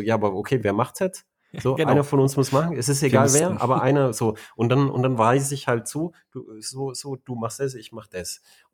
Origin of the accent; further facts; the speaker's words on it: Germany; Ich bin ja ein Deutscher